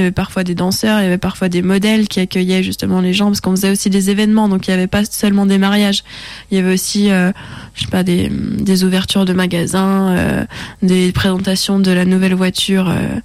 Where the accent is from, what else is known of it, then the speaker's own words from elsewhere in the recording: Bourgogne-Franche-Comté, France; moved away as an adult; Donc comme je viens de Bourgogne, du coup on tournait surtout là-bas. Ensuite je suis montée sur Lyon pour mes études.